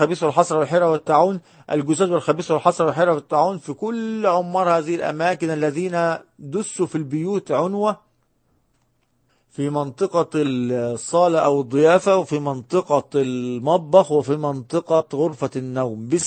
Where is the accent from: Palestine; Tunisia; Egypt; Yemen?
Egypt; منور ده عندنا في مصر، بره مصر اسمها ايه؟